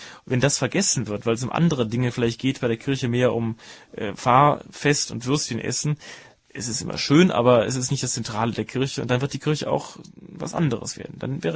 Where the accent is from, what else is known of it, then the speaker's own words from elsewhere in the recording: Rhineland, Germany; weil ich als Rheinländer natürlich die Frage gar nicht mir stelle